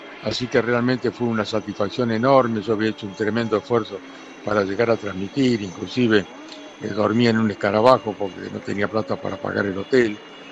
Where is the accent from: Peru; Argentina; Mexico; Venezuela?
Argentina; Winifreda, La Pampa; hacer realidad mis sueños de pibe cuando yo vivía en Winifreda, La Pampa